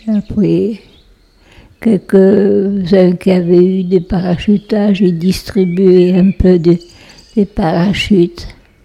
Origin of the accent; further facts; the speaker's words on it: Saint-Chamond, Nouvelle-Aquitaine, France; Eh oui. C'est pas très loin d'ici.